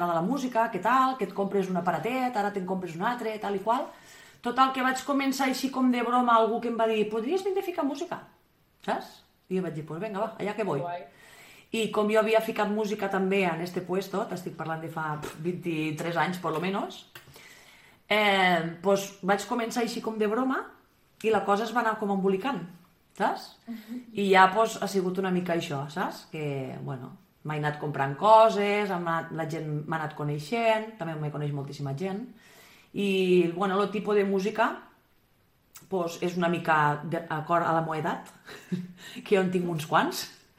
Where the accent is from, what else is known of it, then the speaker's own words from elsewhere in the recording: Tortosa, Catalonia, Spain; Sóc de, bueno, Vic a Roquetes i sóc de Tortosa